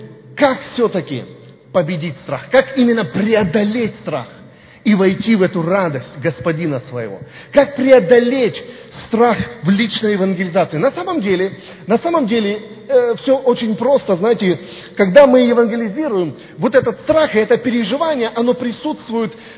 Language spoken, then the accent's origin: Russian; Mariupol, Donetsk Oblast, Ukraine; Я помню одного брата, еще с Мариупольской церкви, я сам родом из Мариуполя.